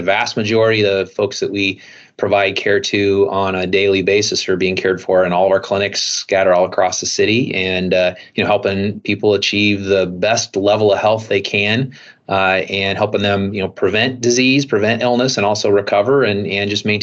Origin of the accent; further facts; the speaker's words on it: Aurora, Nebraska, United States; I grew up in a small town, Aurora, Nebraska. So a community of about 4,500 people. I was the 100th graduating class with 100 students in my class. Farming community